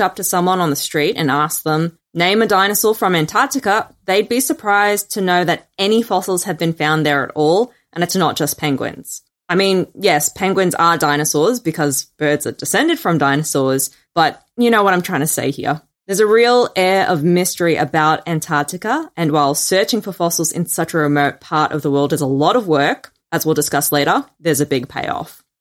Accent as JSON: {"language": "English", "country": "Australia", "said": "because I'm Australian"}